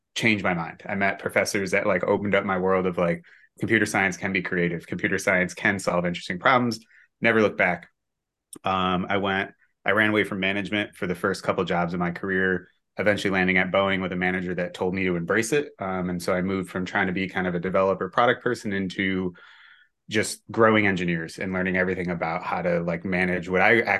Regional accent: Binghamton, New York, United States; So I went to school at Binghamton University. I grew up right around the Binghamton area, which is also BU.

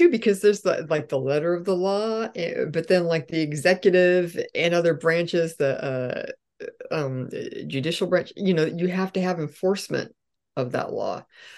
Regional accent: Fresno, California, United States; born there; I was born in Fresno, and my family have a lot of family there and stuff. My folks are both born there.

